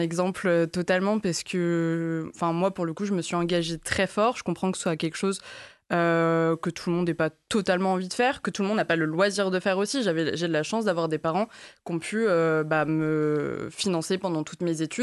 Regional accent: Nouméa, South Province, New Caledonia; also born or lived in Martinique; J'ai grandi du coup à Nouméa, en Nouvelle-Calédonie Kanaky, et j'ai fait juste mes années lycée du coup en Martinique.

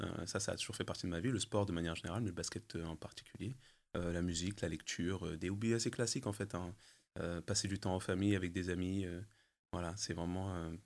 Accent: Paris, Île-de-France, France; Alors j'ai grandi dans l'Est parisien. Est populaire, mais très vivant, avec mes parents et ma fratrie.

